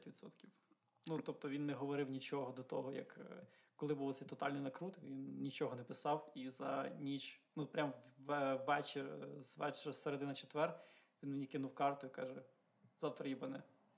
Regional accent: Lviv, Lviv Oblast, Ukraine; Ми не померли, тому що ми з Західної України і нам поки що щастить.

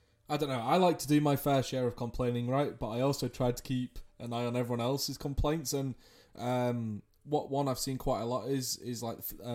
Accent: England, United Kingdom; if you can't tell by the accent, I'm from the UK, I'm English

